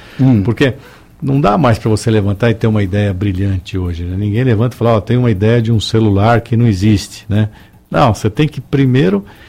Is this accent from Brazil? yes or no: yes; Brazil; é um país, bom, eu sou brasileiro, vou morrer aqui, país maravilhoso e tal, mas é um país atrasado